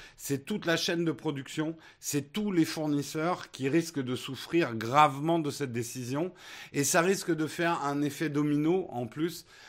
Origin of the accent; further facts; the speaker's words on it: France; Je me plains parce que je suis français.